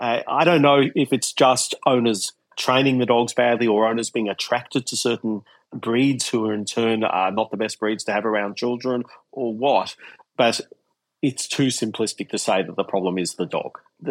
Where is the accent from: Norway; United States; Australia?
Australia; Victoria; in my home state of Victoria